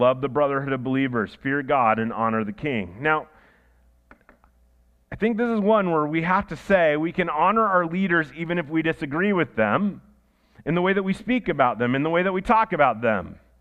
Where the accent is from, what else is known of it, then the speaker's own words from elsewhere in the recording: Iowa, United States; and trust me, I grew up in Iowa. I saw more political ads growing up than you know.